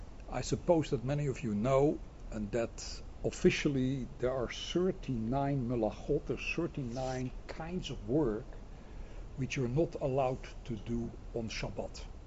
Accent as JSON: {"language": "English", "town": "Amsterdam", "region": "North Holland", "country": "Netherlands", "second_language": "English", "said": "So you have to get used for tonight to my accent. I'm from Amsterdam, originally from Holland. Already lived for here many years."}